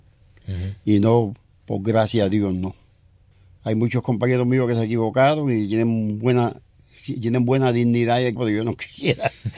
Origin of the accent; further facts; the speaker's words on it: Colón, Matanzas, Cuba; Yo nací en Colón, Matanzas, en el año 1939, uh-huh. El 31 de julio. Y de ahí hice la corta vida mía ahí en el pueblo mío, Colón.